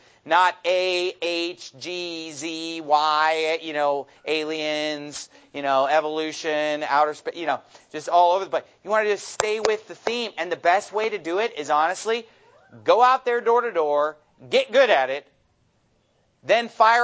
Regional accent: California, United States; I'm from California. You know, when they want to start a church really far away, I'm like, oh, yeah, that would work. But honestly, my heart is for like Phoenix, Arizona, you know, California. That's where I'm from.

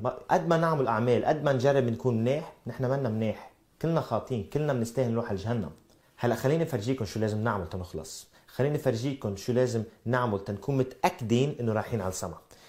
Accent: Sweden; وأنا من السويد.

